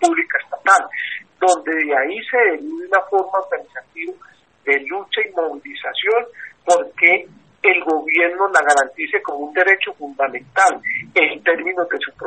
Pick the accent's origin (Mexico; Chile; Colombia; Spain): Colombia; como sociedad, como colombianos